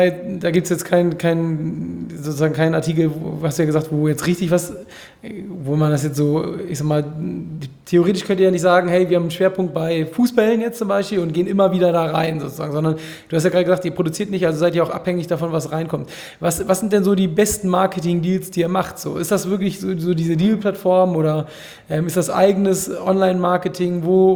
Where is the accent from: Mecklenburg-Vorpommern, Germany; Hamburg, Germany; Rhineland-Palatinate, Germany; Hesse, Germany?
Hamburg, Germany; ich komme ja hier aus Hamburg